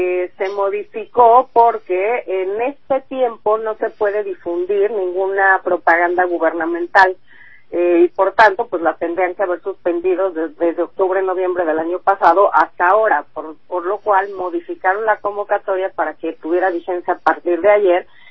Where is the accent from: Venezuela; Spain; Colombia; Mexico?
Mexico; todas y todos como mexicanos pues tenemos